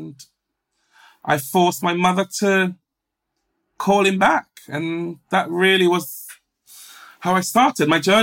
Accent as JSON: {"language": "English", "country": "Ghana", "tie": "born there", "said": "I was born in Ghana, which is the coast of West Africa."}